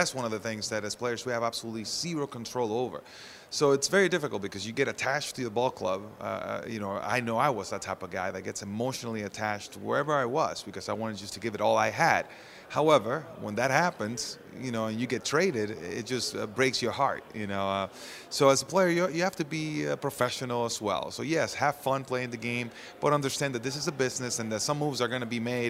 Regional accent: Orlando, Florida, United States; I'm here in Orlando. This is my hometown.

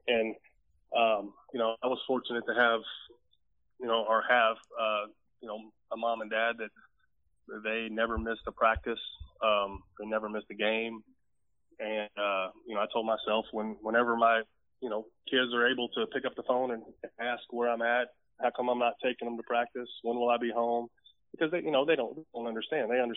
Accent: Cincinnati, Ohio, United States; now in Texas, United States; obviously I grew up in Cincinnati. Cincinnati was always home, because that's where not only I spent most of my time, but like I said, I grew up there

